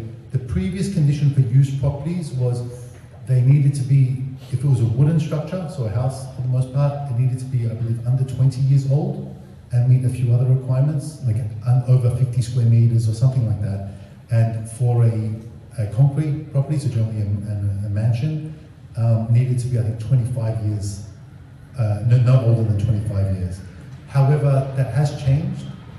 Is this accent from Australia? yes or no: yes; Australia; I'm Australian